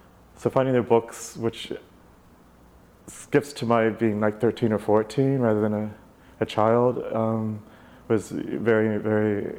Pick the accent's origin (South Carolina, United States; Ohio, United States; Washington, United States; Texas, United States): Ohio, United States; Cincinnati; born there; I actually wasn't born in Richmond, Kentucky. I was born in Cincinnati, Ohio.